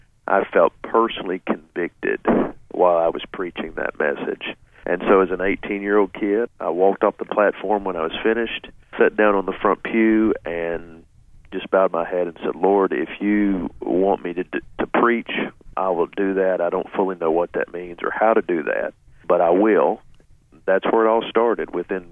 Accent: Berea, Kentucky, United States; Yeah, you know, Berea is close to Lake Cumberland, and we spent a lot of time there.

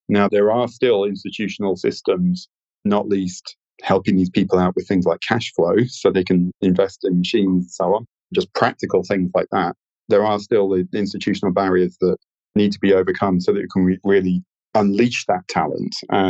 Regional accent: London, United Kingdom; So globalized supply chains serve London, my hometown, very well.

